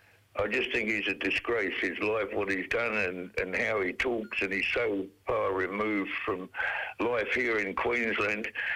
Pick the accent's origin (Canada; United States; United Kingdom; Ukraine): United Kingdom; England; And I am still English, still British. You cannot ever change who you are, you know.